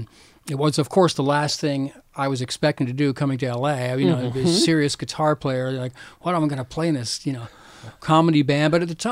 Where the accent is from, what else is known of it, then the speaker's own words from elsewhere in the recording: Florida, United States; And so I, like I said, I grew up in Florida, played in a lot of bands.